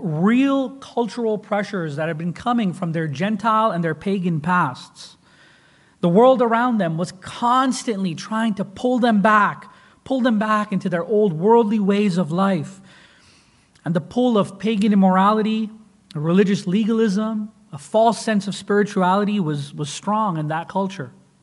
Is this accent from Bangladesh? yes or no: no; Canada; now in California, United States; I'm not from here. I love California, I love the church, I love the seminary, but I had almost forgotten that I'm a Canadian citizen living in a foreign country. I'm a foreigner in this land.